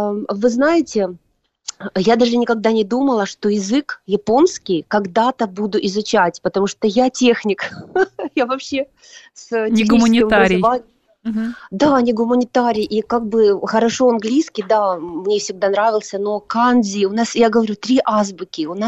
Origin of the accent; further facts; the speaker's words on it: Vladivostok, Primorsky Krai, Russia; на самом деле я из Дальнего Востока сама, хотя корни из Петербурга и Ростов-на-Дону, но родилась я во Владивостоке.